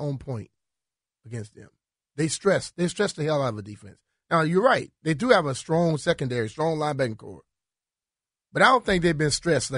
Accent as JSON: {"language": "English", "region": "Louisiana", "country": "United States", "said": "I'm from Louisiana. Can't tell me a lot of things that happened tragic that ain't happened down there."}